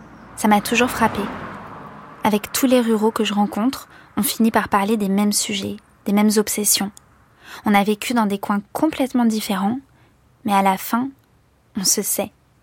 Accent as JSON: {"language": "French", "town": "Lurcy-Lévis", "region": "Auvergne-Rhône-Alpes", "country": "France", "tie": "born or raised there", "said": "Donc là, quand on entre dans Lurcy, on passe devant notamment le gymnase, où je faisais du sport quand j'étais à l'école, et du tennis aussi."}